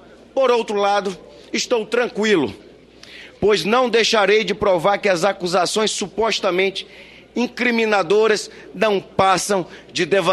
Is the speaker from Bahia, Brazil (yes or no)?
no; Acre, Brazil; a minha terra amada, que é o meu querido estado do Acre.